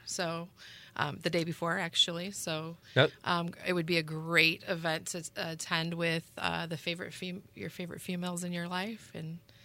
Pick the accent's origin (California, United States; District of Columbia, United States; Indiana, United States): Indiana, United States; Hobart; this year, I decided to produce and direct and brought it to my hometown of Hobart.